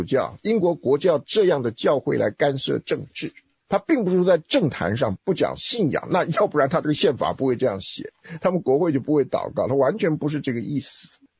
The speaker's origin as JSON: {"language": "Chinese", "country": "China"}